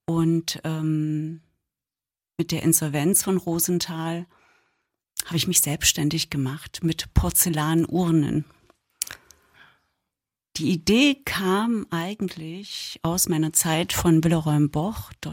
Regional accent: Thuringia, Germany; Ich bin in Thüringen aufgewachsen. Also ich habe eine Ostbiografie, die ja immer ein bisschen spezieller ist, weil es eben da so viele Brüche gibt. Ich komme aus einer Familie, die nicht ganz so republikkonform war

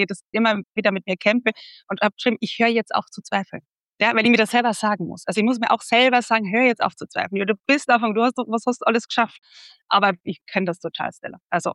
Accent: Carinthia, Austria; Ich komme, wie gesagt, aus Kärnten vom Land und bei uns ist wirklich nicht das Geld auf den Bäumen gewachsen

